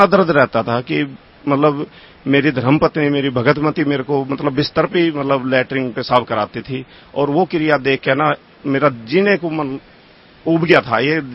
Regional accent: Narangpur, Uttar Pradesh, India; born there; हमारी इष्ट देवी साकुमरा देवी सहारनपुर जिले में है, मेरा जन्म स्थान गांव नारंगपुर जिला मेरठ में है।

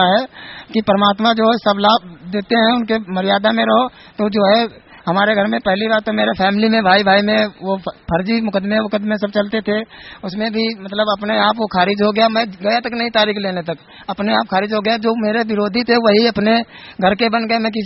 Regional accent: Mahua Chachar, Uttar Pradesh, India; मैं ग्राम महुआ चाचर जिला हरदोई यूपी का रहने वाला हूँ।

